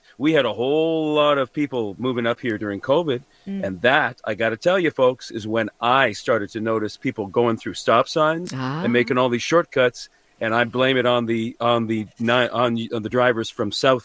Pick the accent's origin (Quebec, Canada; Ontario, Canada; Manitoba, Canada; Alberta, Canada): Ontario, Canada; Ancaster; And my wife and I both grew up in her in Mount Hope. I grew up in Ancaster, sort of outside of Hamilton. So we grew up in smaller communities.